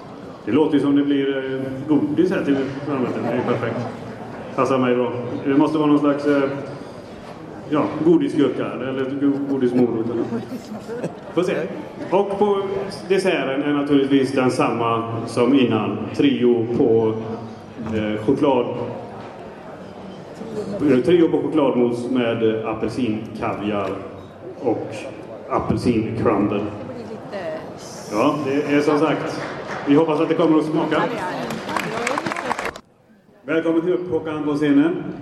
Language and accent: Swedish; Fjärås, Halland County, Sweden; Jag är ju från Fjärås, så det är där man odlar Sveriges pepparrot.